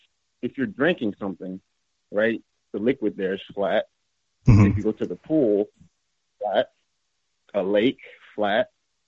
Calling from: Lake Worth, Florida, United States; from Lake Worth.

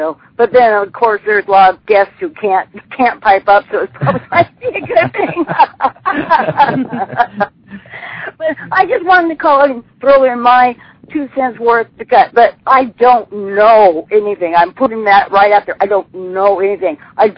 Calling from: Washington, United States; I live way up in Washington State

